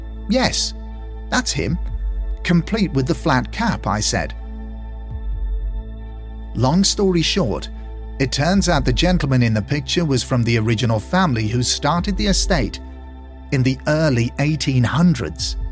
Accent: Northern Ireland, United Kingdom; I'm from Northern Ireland.

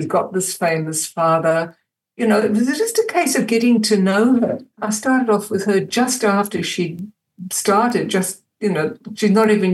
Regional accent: South Africa; I grew up in South Africa

